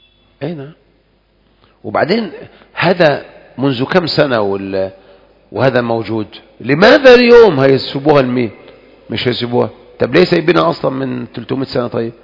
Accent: Egypt; نعم، وإلا أخوان إحنا عندنا في مصر سبحان الله

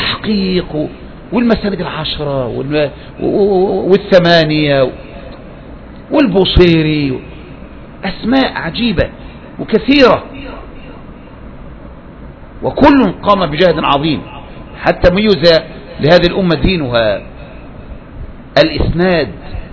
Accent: Upper Egypt, Egypt; ده عندنا في الصعيد، ده عندنا مش عارف ايه

